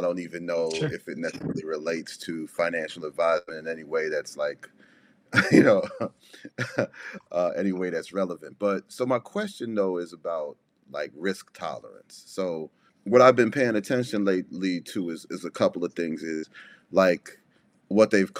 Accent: Prince Frederick, Maryland, United States; I'm from Prince Frederick, Maryland.

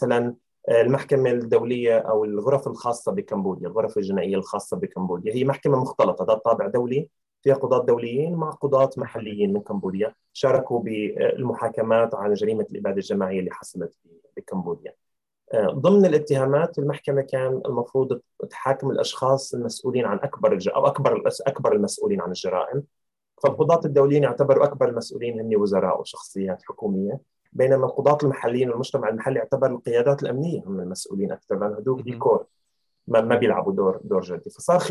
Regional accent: Syria; احنا كثير كسوريين وحتى كحقوقيين نتمنى ان تكون محاكماتنا داخل سوريا

